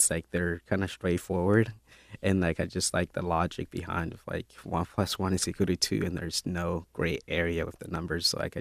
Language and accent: English; Kigoma, Tanzania; No, I was actually born in the refugee camp. So I was born in Tanzania, which in a location called Kigoma.